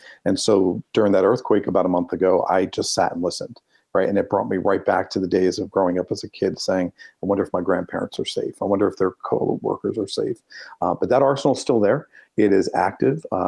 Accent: New Jersey, United States; also born or lived in Pennsylvania; But in my family, growing up in New Jersey and Northeast Pennsylvania, my dad's family is from

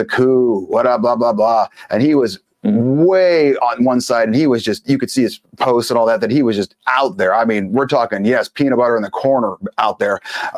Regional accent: California, United States; I'm actually from California. My mother still lives there, but it is not what it used to be.

